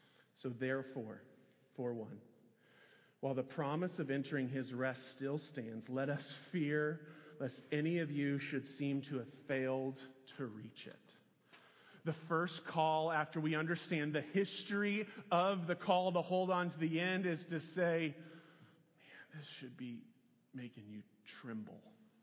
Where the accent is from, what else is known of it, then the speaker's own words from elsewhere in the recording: Lawrence, Kansas, United States; And we moved to Lawrence, Kansas to be here for like 5 minutes because I grew up in Lawrence, Kansas.